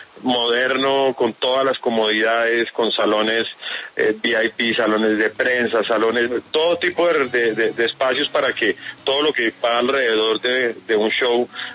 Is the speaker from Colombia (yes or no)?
yes; Bogotá, Colombia; como bogotano además es muy emocionante.